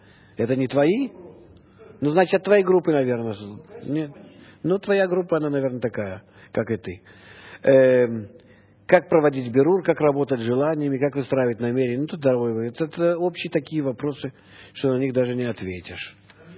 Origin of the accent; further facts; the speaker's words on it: Russia; now in Israel; я из России, мой родной язык русский